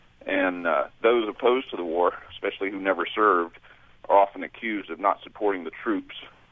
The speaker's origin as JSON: {"language": "English", "country": "United States", "said": "I'm an American who thinks about the war every day, and I'm emotionally involved."}